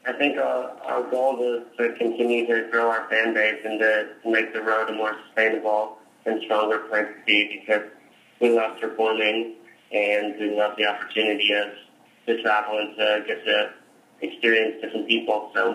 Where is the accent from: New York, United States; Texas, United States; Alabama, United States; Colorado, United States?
Colorado, United States; growing up in Colorado, I was here, you know, for most of high school